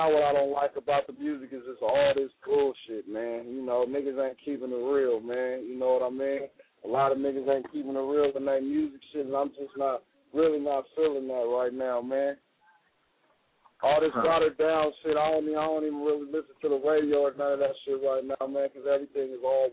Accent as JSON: {"language": "English", "town": "Sacramento", "region": "California", "country": "United States", "said": "Man, bud, you know, I'm from Sacramento, California, man, 916, you feel me?"}